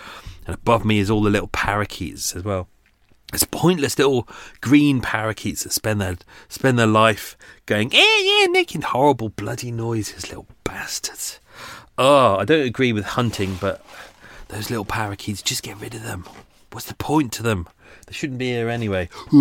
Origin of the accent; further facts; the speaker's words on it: England, United Kingdom; they give us headset because we're English and the tour guide was in French